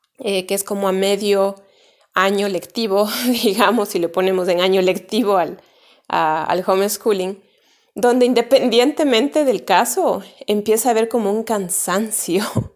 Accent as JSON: {"language": "Spanish", "country": "Ecuador", "said": "Y en mi país, en Ecuador, las clases, como en muchas partes del mundo, empiezan en más o menos en octubre."}